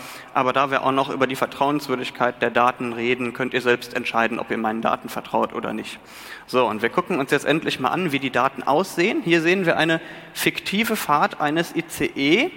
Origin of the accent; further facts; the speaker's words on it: Rhineland, Germany; Ich bin Rheinländer, ne?